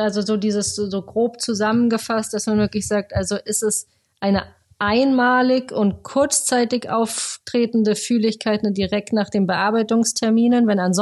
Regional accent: Bavaria, Germany; ich komme ja ursprünglich aus Oberbayern, dann sprichst du Oberbayerisch und ich Schwäbisch.

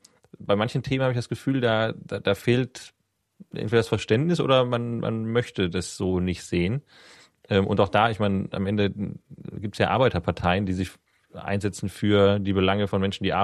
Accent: North Rhine-Westphalia, Germany; ich komme ja aus dem Ruhrpott

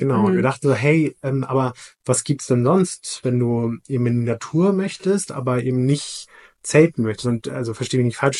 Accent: Hamburg, Germany; born there; now in Berlin, Germany; also ich bin gebürtiger Hamburger, werde dieses Jahr 40 Jahre alt.

